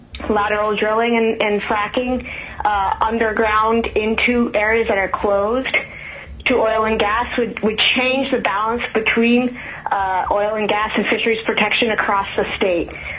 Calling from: Kachemak Bay, Alaska, United States; I'm calling from Kachemak Bay on behalf of the Kachemak Bay Conservation Society and our members.

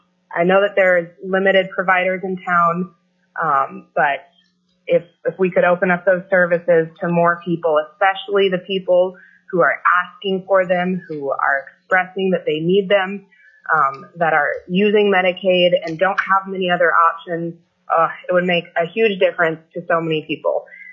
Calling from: Juneau, Alaska, United States; I'm calling from Juno. I am calling from Bartlett campus

